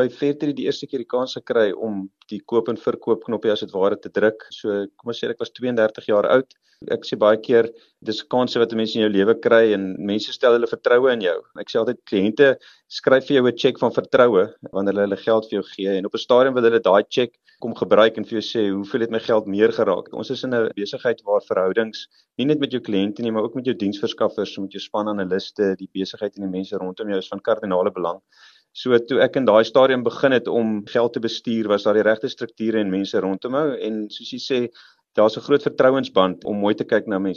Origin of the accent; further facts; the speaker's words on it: Bellville, Western Cape, South Africa; ek het in Bellville in die Kaap groot geword. Ek was in Bellpark Laerskool en toe in die Hoërskool Stellenberg.